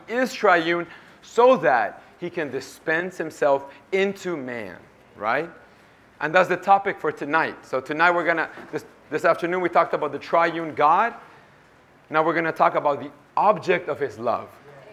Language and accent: English; Anaheim, California, United States; I am from California. I grew up in Anaheim. So I grew up going to a lot of SSTs